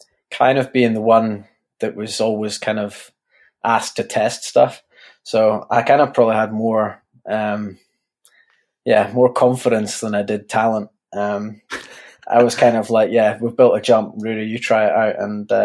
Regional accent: Scotland, United Kingdom; I guess growing up in the Scottish Borders, it was kind of like the thing to do when you're younger.

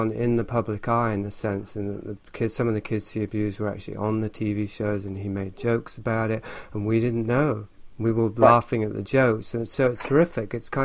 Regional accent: England, United Kingdom; because I'm from England

